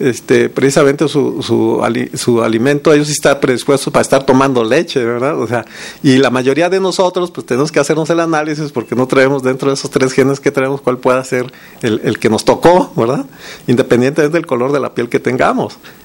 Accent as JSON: {"language": "Spanish", "town": "Guadalajara", "region": "Jalisco", "country": "Mexico", "said": "en Guadalajara la mayoría somos de una piel más clara"}